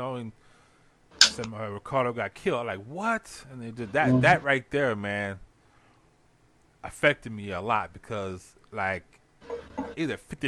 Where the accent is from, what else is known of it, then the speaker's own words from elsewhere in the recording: Houston, Texas, United States; today, y'all, we're going to be discussing our life and growing up in Houston, Texas, Fifth Ward, the Nickel.